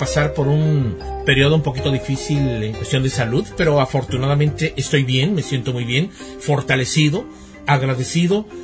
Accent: Mexico; also born or lived in Mexico City; ahí en mi pueblo no había más que hasta tercero de primaria, estudié hasta tercero de primaria, de ahí me llevaron a la ciudad

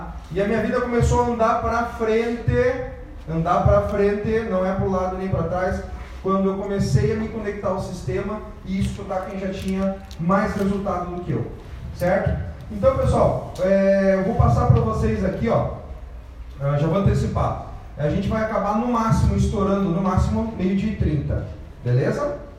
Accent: Rio Grande do Sul, Brazil; Sou do interior do Rio Grande do Sul, sempre tomei as rédeas da minha vida desde novo.

